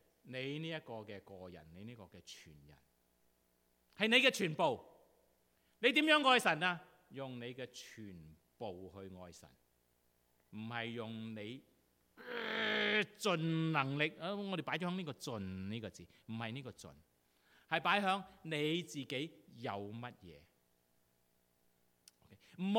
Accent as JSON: {"language": "Cantonese", "country": "China", "said": "我哋中國人好多時就係咁樣，往往以為插手唔理嘅話"}